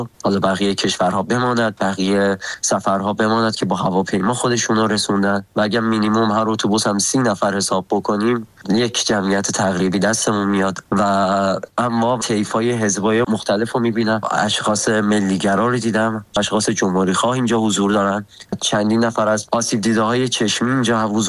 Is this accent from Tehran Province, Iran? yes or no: yes; Tehran, Tehran Province, Iran; born there; 25 سالمه، متولد تهرانم.